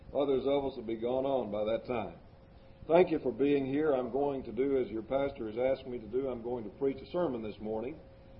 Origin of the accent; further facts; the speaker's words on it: Kentucky, United States; I'm from Franklin County. I was raised in this state.